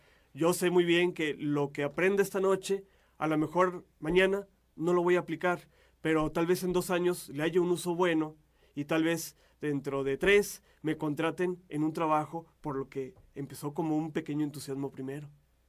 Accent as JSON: {"language": "Spanish", "town": "Torreón", "region": "Coahuila", "country": "Mexico", "said": "como mexicanos, como coahuilenses, como torrenenses"}